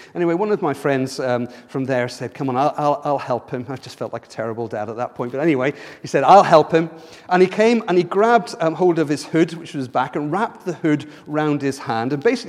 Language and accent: English; United Kingdom; Now, we're British. That's never going to happen here, really, is it?